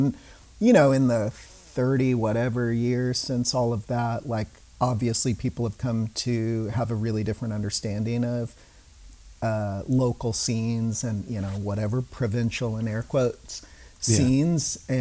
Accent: California, United States; I mean, I grew up in California. I grew up in the Central Valley here, though, which is much more like agricultural.

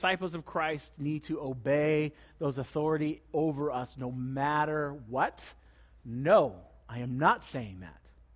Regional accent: United States; I'm an American, and immediately I go, excuse me? We were founded on rebellion.

